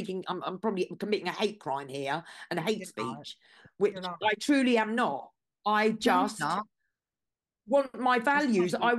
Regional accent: England, United Kingdom; You know, we're English and, you know, it's no disrespect to them, but, you know, we're only a small country and, you know, we've all fought to keep this country what it is and that's what we want.

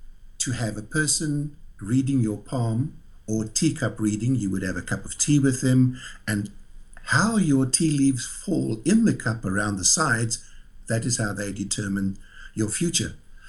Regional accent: Cape Town, Western Cape, South Africa; And when I left Johannesburg after my army training was finished, I went back to Cape Town, my hometown.

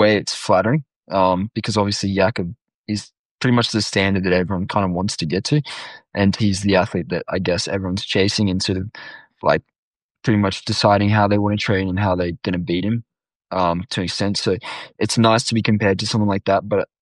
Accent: Australia; Oh, we're all Australians

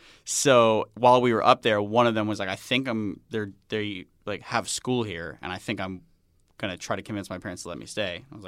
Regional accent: Long Island, New York, United States; moved away as an adult; now in Los Angeles, United States; No, I'm like from Long Island.

